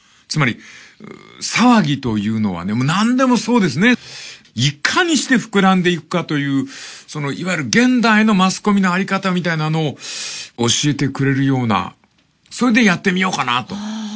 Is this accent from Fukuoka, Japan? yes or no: yes; Fukuoka, Japan; born there; これは、私、福岡生まれですから、断固として言います。